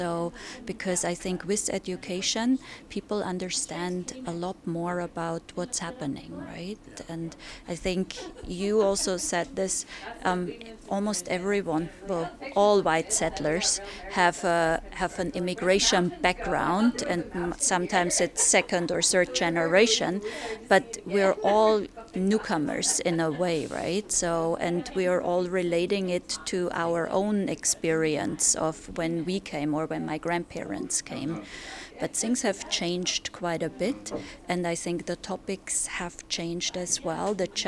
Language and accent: English; Germany; moved away as an adult; now in Canada; I came in 2007. I'm from Germany originally, and I'm a super privileged newcomer